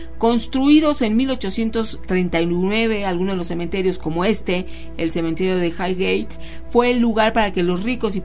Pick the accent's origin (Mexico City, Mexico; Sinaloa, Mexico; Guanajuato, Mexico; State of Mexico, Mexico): Guanajuato, Mexico; Silao; Soy de Silao, Guanajuato.